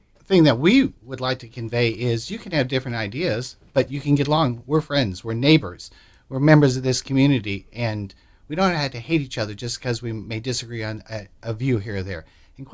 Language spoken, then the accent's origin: English; Fremont, United States; I promised my wife 30 years ago, she moved to my hometown of Fremont, that she could live in a place where she could be safer in her own home